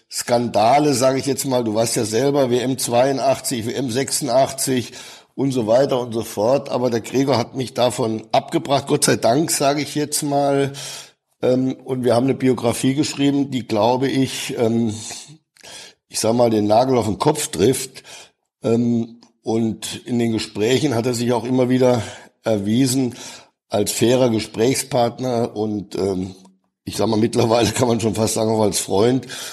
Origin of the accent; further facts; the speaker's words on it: Stadtallendorf, Hesse, Germany; hier in Stadtallendorf, wo ich jetzt wohne, das ist mein Heimatort, mein Heimatverein